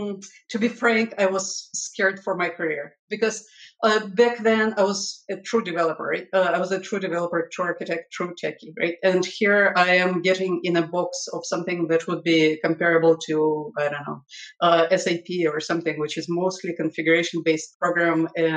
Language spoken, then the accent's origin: English; Russia; born there; English is a second language; So I was born in the Soviet Russia back then, and the computers were at that time mini computers, PDP and mainframes and so forth.